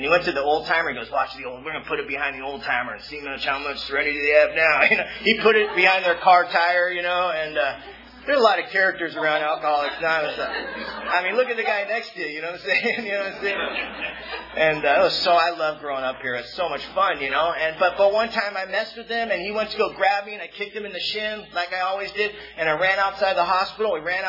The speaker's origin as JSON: {"language": "English", "town": "Mission Viejo", "region": "California", "country": "United States", "tie": "born or raised there", "said": "The time I was in high school, and I grew up in Mission Viejo, California. If you're familiar with Mission Viejo, California, it's the suburbs, you know what I mean?"}